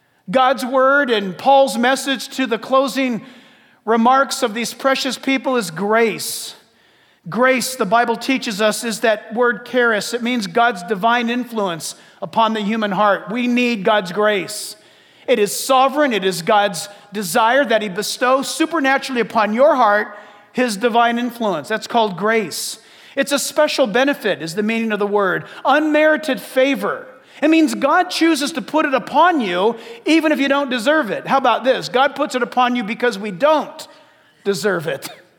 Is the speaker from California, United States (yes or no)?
yes; San Diego, California, United States; born there; I was born in San Diego, so we had our flip-flops and bathing suit on.